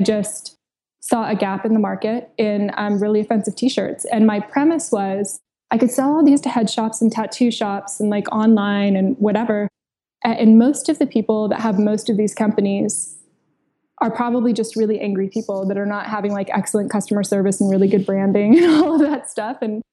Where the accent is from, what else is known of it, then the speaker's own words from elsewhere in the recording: San Diego, California, United States; they were a San Diego band, and I grew up in San Diego.